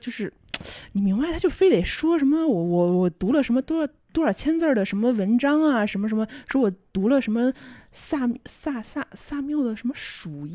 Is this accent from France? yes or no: no; Beijing, China; 我也是北京的，